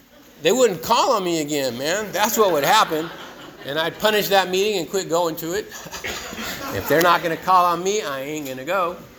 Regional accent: San Diego, California, United States; San Diego, L.A., you know, I grew up in San Diego.

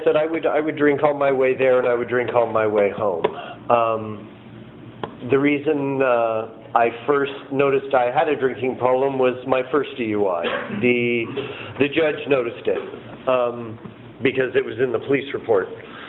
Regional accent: San Luis Obispo, California, United States; I'm an alcoholic from San Luis Obispo.

